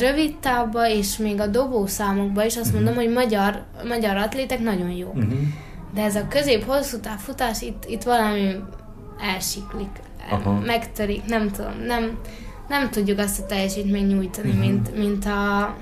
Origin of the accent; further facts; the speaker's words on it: Hungary; Nagyon nehéz szerintem magyarként felvenni a versenyt így a kenyai futókkal.